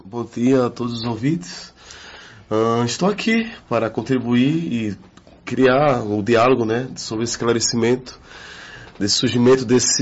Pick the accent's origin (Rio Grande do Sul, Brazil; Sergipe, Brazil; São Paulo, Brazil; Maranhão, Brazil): Sergipe, Brazil; Aracaju; moved away; eu não sou daqui, eu sou lá do Nordeste, estou aqui há 3 anos.